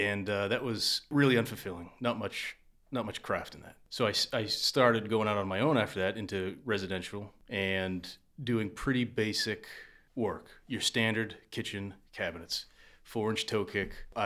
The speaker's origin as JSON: {"language": "English", "town": "Lowell", "region": "Massachusetts", "country": "United States", "said": "From Lowell."}